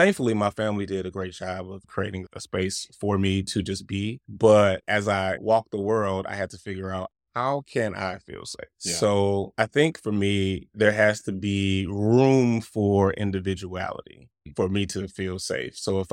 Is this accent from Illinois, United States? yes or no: yes; East St. Louis, Illinois, United States; So yeah, I'm originally from East St. Louis, born and raised.